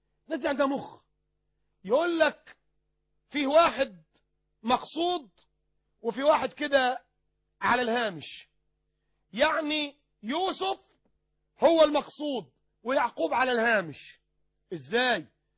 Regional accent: Sohag, Sohag Governorate, Egypt; واحنا جايين من سوهاج

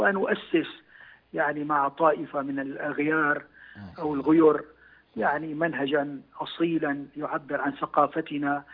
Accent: Damascus, Damascus Governorate, Syria; وزارة الثقافة والإعلام عندنا في دمشق

